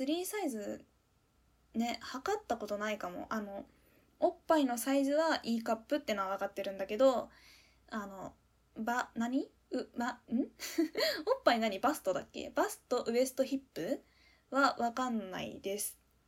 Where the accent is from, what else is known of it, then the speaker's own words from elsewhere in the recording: Fukuoka, Japan; 齢20歳の現役女子大学生です。誕生日3月13日、血液型 A 型、出身地は福岡県です。